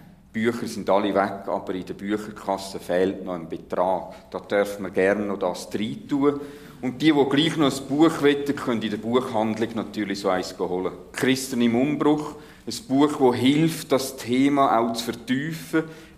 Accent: Switzerland; Aber wir haben Wasser. Es gibt nie so viele Wasserquellen wie da bei uns in der Schweiz. Das Wasserschloss von Europa.

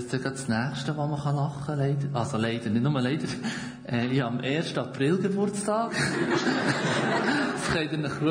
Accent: Brienz, Bern, Switzerland; also born or lived in Biel; Also, ich habe so ein richtiges Kuderwelsch. Ich bin in Brienz aufgewachsen, das ist im Berner Oberland. Und ja, das ist so ein bisschen, vielleicht noch 60% ist übrig geblieben von dem. Ich bin eine Zeit lang in Biel gewohnt. 6 Jahre lang

